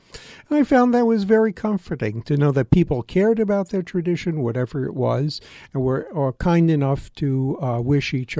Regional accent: Brooklyn, New York, United States; I grew up in New York City in Brooklyn, New York, and lived in a Italian Catholic and Jewish neighborhood where we live comfortably with our Christian neighbors.

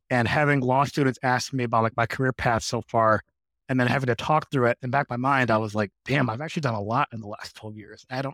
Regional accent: Cleveland, Ohio, United States; So I grew up in Cleveland, Ohio on Lake Erie.

